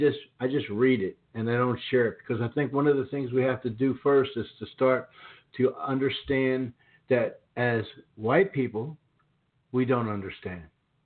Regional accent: Northeast, United States; now in South, United States; I come from the Northeast, and living here in the South, it's a little bit different down here than where I grew up.

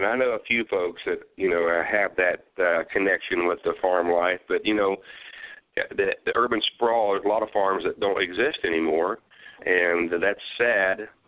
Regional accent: Ohio, United States; Well, I mentioned I grew up on a big farm in southwestern Ohio, and I was the oldest of six kids.

